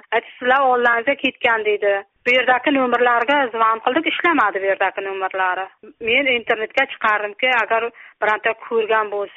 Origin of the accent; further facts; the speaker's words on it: Tajikistan; Tojikistondanman.